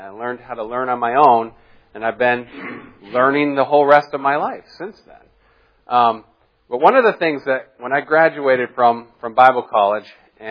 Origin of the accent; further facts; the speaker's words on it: Japan; also born or lived in Gambia; I grew up in Japan. Then later, my family moved to the Gambia in West Africa